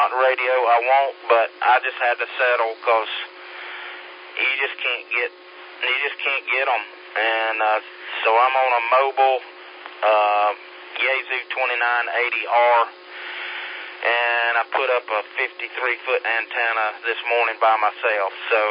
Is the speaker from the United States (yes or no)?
yes; Campobello, South Carolina, United States; I'm originally from Campobello. I have a base station set up there, but I have a cabin on the 12-mile river out in the middle of nowhere in Pickens, South Carolina